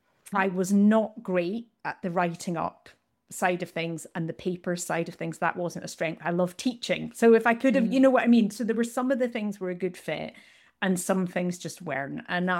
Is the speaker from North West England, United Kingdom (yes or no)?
no; Scotland, United Kingdom; People listening might not know my accent, depending, but I'm from Scotland originally.